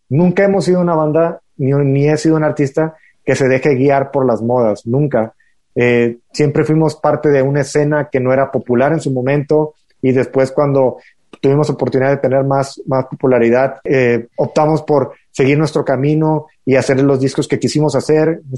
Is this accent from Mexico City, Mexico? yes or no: no; Matamoros, Tamaulipas, Mexico; Yo nací en la frontera, en Matamoros, Tamaulipas, y la radio y los canales que nosotros veíamos y consumíamos cuando desde niños eran canales del lado de Texas